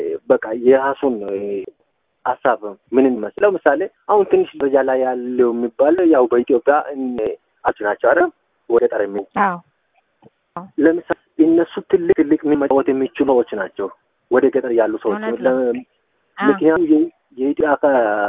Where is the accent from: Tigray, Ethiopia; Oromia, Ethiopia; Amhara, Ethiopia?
Oromia, Ethiopia; born there; ለምሳሌ እኔ የተወለድኩበት ቦታ ገጠር ነው። ከወለጋ ነው የተወለድኩት።